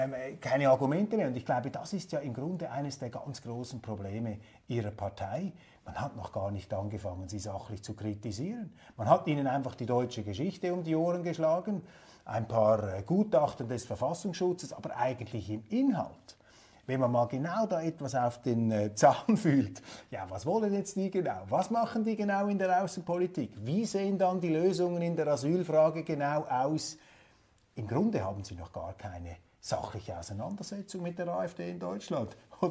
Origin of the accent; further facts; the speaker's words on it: Switzerland; Ja, als Schweizer fällt mir einfach auf, aber ich habe natürlich nicht diesen tiefen Einblick